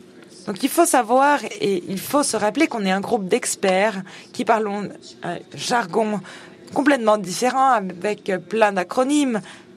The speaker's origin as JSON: {"language": "French", "country": "China", "said": "Je suis chinoise et boursière."}